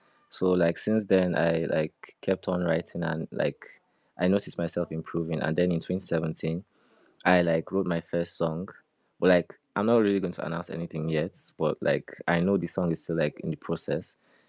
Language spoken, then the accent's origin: English; Nigeria; I still keep it like original. And I'm from Nigeria. I'm 23 years old